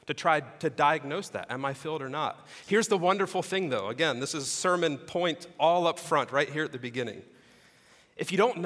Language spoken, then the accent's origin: English; New Jersey, United States; also born or lived in Delaware; So I grew up in New Jersey, South Jersey, outside of Philadelphia.